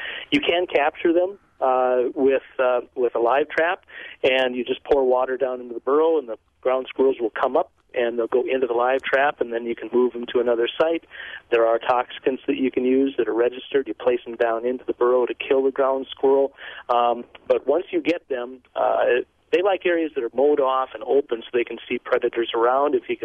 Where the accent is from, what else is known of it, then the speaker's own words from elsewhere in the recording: Wisconsin, United States; moved away; And I grew up in Wisconsin 40 years ago, as you're saying, and then I went away.